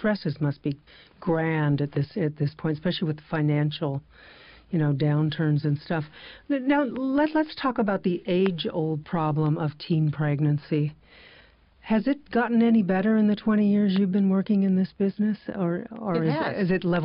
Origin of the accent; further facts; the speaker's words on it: San Francisco, California, United States; I know, and I'm from San Francisco, incredibly diverse place.